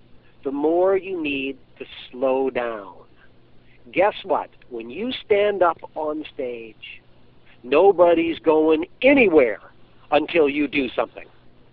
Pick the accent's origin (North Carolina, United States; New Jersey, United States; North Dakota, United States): North Carolina, United States; now in Boston, United States; Well, I was raised in North Carolina, but I've been living in Boston. I'm 49 now, and I've been back here since I was 16.